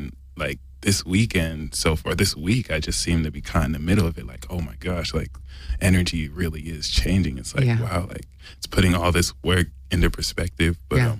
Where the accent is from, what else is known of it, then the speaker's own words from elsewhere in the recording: New Jersey, United States; I'm from New Jersey.